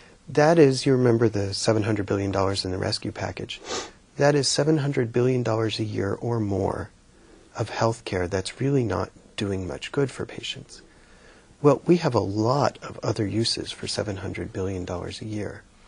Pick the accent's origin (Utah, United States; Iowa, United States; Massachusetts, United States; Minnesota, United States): Massachusetts, United States; So in Massachusetts, my home state, we have covered about 3/4 of the uninsured.